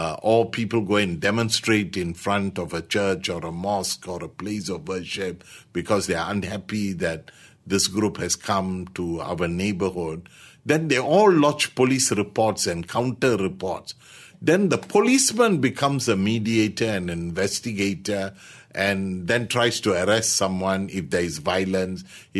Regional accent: Malaysia; we are enjoying a fairly peaceful coexistence as a nation. But capturing the sense of being a Malaysian first, without losing your own ethnic, religious, linguistic identities, but being Malaysian

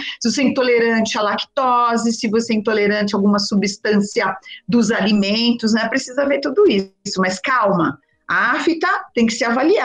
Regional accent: São Paulo, Brazil; now in Santo André, Brazil; Eu sou de São Paulo e moro em Santo André há 24 anos.

